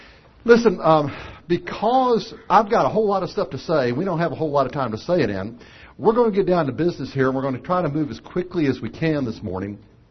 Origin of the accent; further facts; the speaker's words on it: Nashville, Tennessee, United States; I don't know about where you come from, but where I come from, things are pretty simple. I come from Nashville.